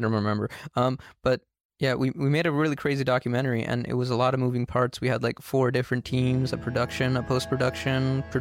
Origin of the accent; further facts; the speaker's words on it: Nepal; also born or lived in Kansas / Northern Virginia; now in Richmond, United States; I'm from Nepal, Kansas, and Northern Virginia, and now I'm from Richmond.